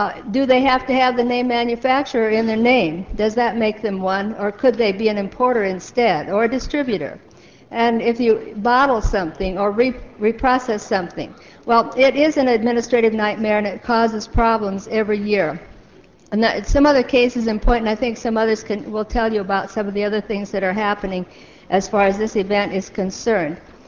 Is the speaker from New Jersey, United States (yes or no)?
no; Sturgis, South Dakota, United States; I'd like to tell you about what happens in my hometown of Sturgis, which hosts this large tourism event.